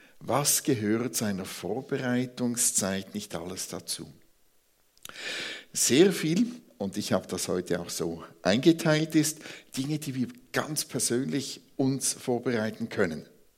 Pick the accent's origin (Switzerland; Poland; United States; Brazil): Switzerland; vor allem wir als Schweizer, die so gerne alles ganz genau gewusst hätten.